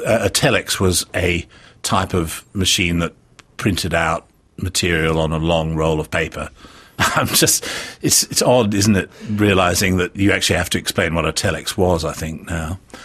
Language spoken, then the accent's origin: English; England, United Kingdom; accent: English; I went to the Herald and got lost in Sydney and ended up at Harold Park because my English accent was...